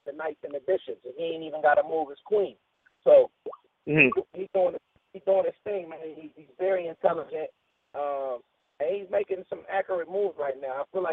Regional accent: Oakland, California, United States; Like, I'm from Oakland. Man, it's too much shit going on in Oakland for us to be worried about what 2 millionaire niggas is tripping over.

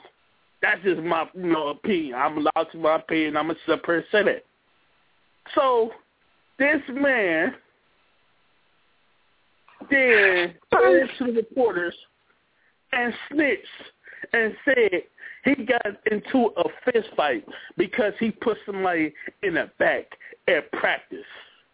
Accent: Cleveland, Ohio, United States; I don't care if the Browns go 0-16. Man, I'm still from Cleveland, man.

